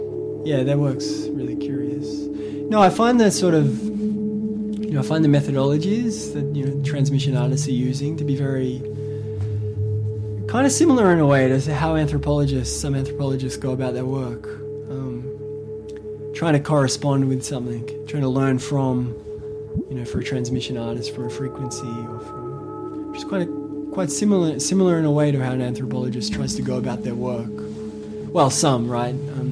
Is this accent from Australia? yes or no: yes; Australia; And I grew up in Australia, I always, you know, learn a lot about the region in Indonesia.